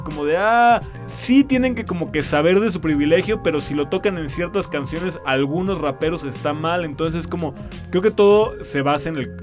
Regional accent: Mexico; Hace que tú y yo, como dos mexicanos, podamos hablar de eso

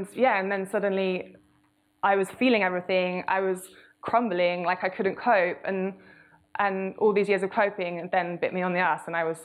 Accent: South West England, United Kingdom; also born or lived in Canada; So I grew up in Devon.

